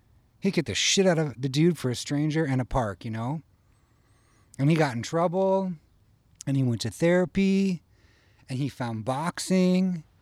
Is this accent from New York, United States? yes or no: no; St. Louis, Missouri, United States; I already knew I was cool from St. Louis